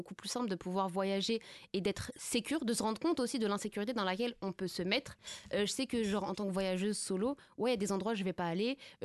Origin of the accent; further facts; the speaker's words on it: France; il y a une personne qui me dit, mais vous venez d'où? Je dis, de France.